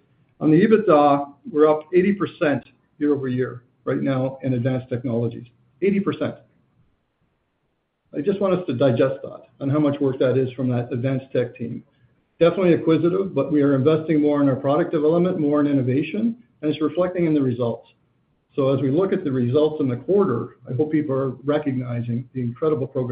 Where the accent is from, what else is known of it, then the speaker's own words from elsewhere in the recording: Canada; Frustrating as a Canadian to see in today's environment the men and women being asked to cut $1 billion